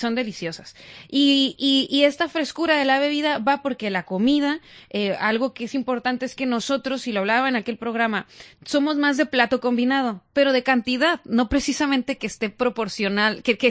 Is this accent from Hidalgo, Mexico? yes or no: no; Tijuana, Baja California, Mexico; yo soy de Tijuana y nunca comí fajitas en Tijuana.